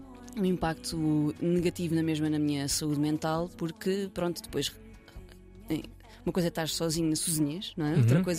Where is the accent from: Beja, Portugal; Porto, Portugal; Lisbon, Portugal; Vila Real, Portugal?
Lisbon, Portugal; cresci em Lisboa, portanto, não sei o que é sequer 3% da dificuldade que muitas pessoas passam neste país.